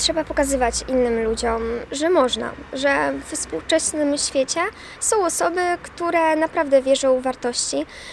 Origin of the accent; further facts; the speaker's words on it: Biała Podlaska, Lublin Voivodeship, Poland; Przyjechałam z Białej Podlaskiej, żeby rozwinąć i pogłębić swoją wiarę.